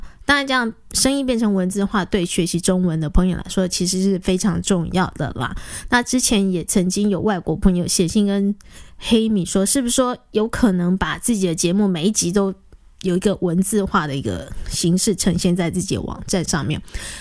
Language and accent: Chinese; Taiwan; first language Taiwanese Hokkien; Chinese is a second language; 加上我是台湾来的人